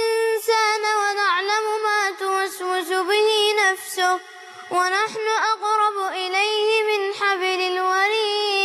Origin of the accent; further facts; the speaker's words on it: Dakahlia, Egypt; مسابقتين عندنا في الدقهليه